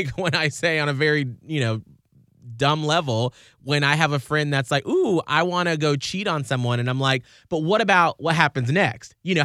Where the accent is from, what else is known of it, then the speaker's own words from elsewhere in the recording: United States; And it's because we all agree to this contract of being American citizens, that this is how we conduct ourselves in our country, and this is what we agree to.